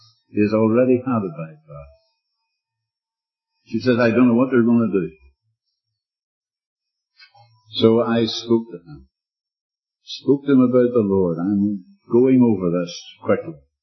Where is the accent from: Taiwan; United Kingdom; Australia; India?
United Kingdom; Northern Ireland; now in United States; I suppose most of you know I come from Ulster.